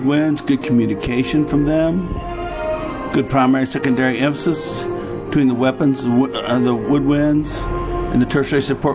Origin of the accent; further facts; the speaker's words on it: Greenville, South Carolina, United States; I'm from Greenville, South Carolina